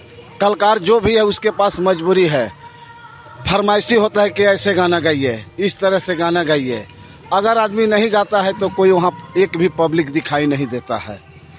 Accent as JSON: {"language": "Hindi", "region": "Bihar", "country": "India", "lives_now": "Faridabad, India", "said": "हम बेशक बिहार से बिलोंग करते हैं लेकिन हम लोग हरियाणा में फरीदाबाद रहते हैं"}